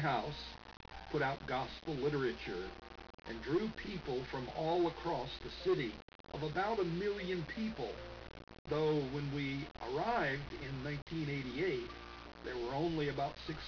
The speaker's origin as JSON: {"language": "English", "region": "South Carolina", "country": "United States", "tie": "born or raised there", "lives_now": "Calgary, Canada", "said": "I grew up in South Carolina and I enjoyed the cold and snow for about 20 years."}